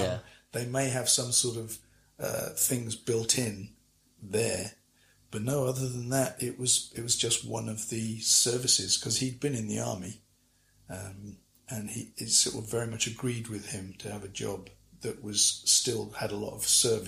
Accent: West Midlands, United Kingdom; moved away; But having both been living in London before that, but I moved to London from Shropshire, and Shropshire's where I did most of my main growing up.

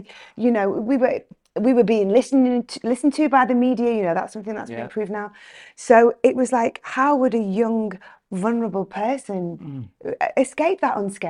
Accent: North West England, United Kingdom; now in United States; it's really lovely to go back to my childhood and to to educate people in America about what it's like growing up

